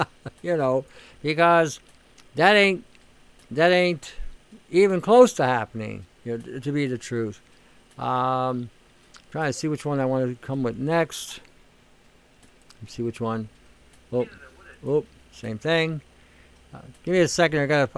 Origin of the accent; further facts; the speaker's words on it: Canada; I was going to vote for a representative that represented me as a Canadian